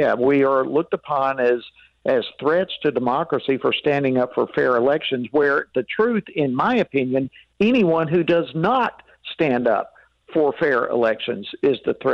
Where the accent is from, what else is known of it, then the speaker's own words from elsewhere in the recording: Georgia, United States; Well, I'm from Georgia, and I knew that what they were saying was not accurate.